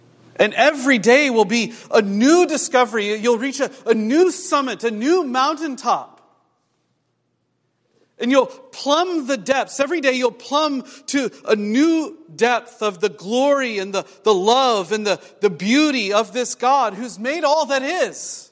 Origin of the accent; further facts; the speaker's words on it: Midwest, United States; You know, I grew up in the Midwest where it's all flat, and when there's hills, they're, you know, out here you call them bunny hills or something.